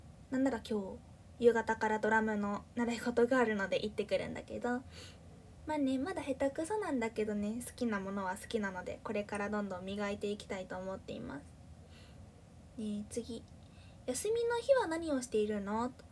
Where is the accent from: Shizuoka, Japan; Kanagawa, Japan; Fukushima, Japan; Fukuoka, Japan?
Fukuoka, Japan; 私自身出身が福岡、もう福岡って言っちゃったな九州済みとしか明かしてないのに、まあでも方言聞いてたらわかるかな。まあ、私自身が福岡なんやけど、福岡弁別にそんなになんか好きってわけじゃなくて、